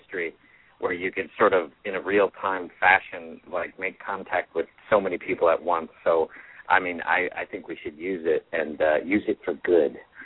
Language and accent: English; Bullhead City, Arizona, United States; also born or lived in Flint, Michigan; I grew up in Bullhead City, Arizona. I'm originally from Flint, Michigan. My parents are both teachers. We moved out to Bullhead City when I was six, so I lived there from 1982 until I went to college.